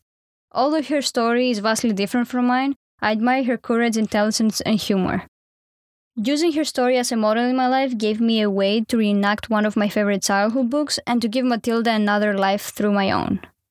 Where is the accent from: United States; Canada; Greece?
Greece; Born and raised in Greece, as I was growing up, things in my life often were not ideal